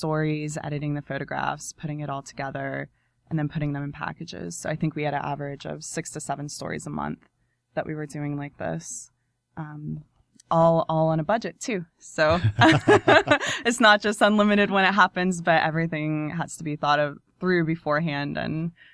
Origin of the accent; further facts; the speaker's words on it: Georgia, United States; I grew up in Georgia, but obviously don't know everywhere.